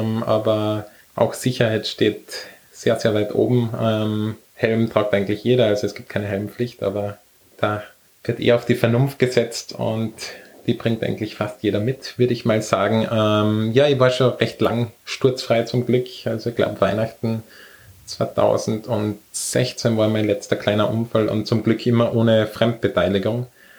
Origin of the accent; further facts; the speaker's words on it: Tyrol, Austria; Ich komme aus Tirol, da waren ein bisschen zu viel Berge fürs Rennradfahren.